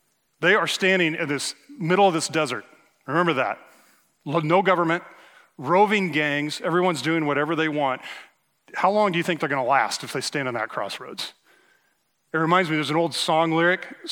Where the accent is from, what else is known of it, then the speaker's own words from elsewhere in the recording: Nebraska, United States; I'm from Nebraska. I've never seen this before, okay?